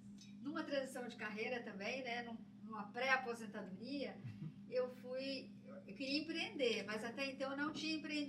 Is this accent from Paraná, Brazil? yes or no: yes; Paraná, Brazil; also born or lived in Campinas; now in São Vicente, Brazil; Eu sou paranaense.